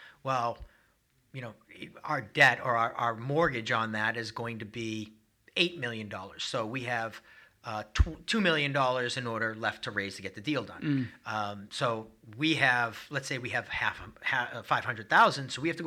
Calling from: Boston, Massachusetts, United States; accent: Boston

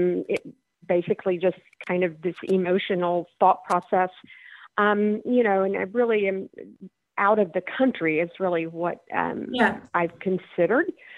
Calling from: Texas, United States

